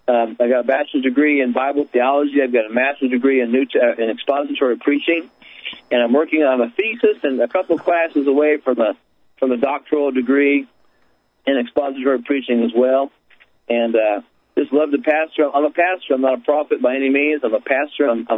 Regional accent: Jasonville, Indiana, United States; born there; Well, I was born in Jasonville, Indiana, a little town south of Terre Haute, Indiana.

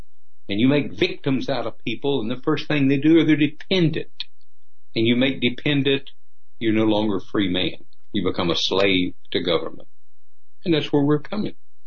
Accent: the Ozarks, United States; I came from the hills. I came from the Ozarks and didn't want to stay there.

